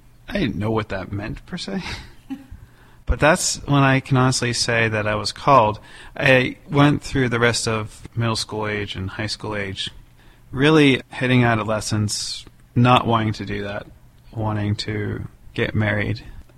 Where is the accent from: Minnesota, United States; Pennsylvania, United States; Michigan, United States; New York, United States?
Pennsylvania, United States; Bethel Park; I grew up in Bethel Park, Pennsylvania, just south of the city of Pittsburgh.